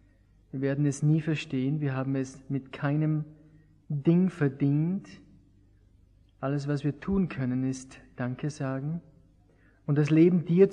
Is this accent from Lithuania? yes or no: no; Schladming, Styria, Austria; born there; ich bin geboren in Schladming, das ist da in Österreich, da etwas südöstlich von Salzburg.